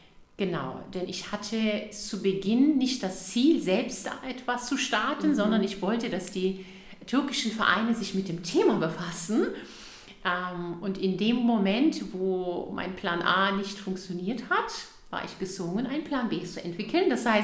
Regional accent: Berlin, Germany; born there; ich bin ja also hier geboren in Berlin, aber man sieht es ja sofort, dass ich also türkische Eltern habe.

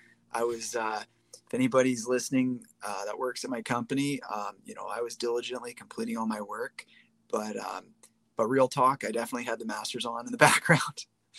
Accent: Canada; As a Canadian, I have to have a broker sometimes because shipping costs too much from U.S. sellers.

